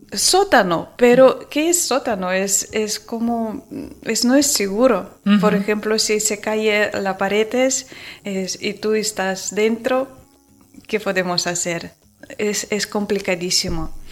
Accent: Ukraine; Spanish is a second language; moved away as an adult; Yo sé porque en Ucrania vive mi madre, uh-huh. en mi país. En mi ciudad, perdón.

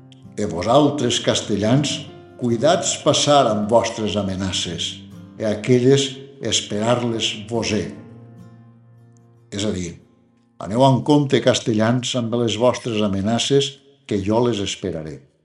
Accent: Valencian Community, Spain; Però com a valencians, és obligat reportar el capítol 282 del seu llibre

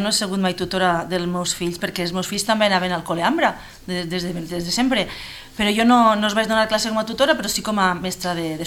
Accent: Pego, Valencian Community, Spain; Pues jo sóc pegolina i vaig néixer així a Pego el 23 de juliol del 1964.

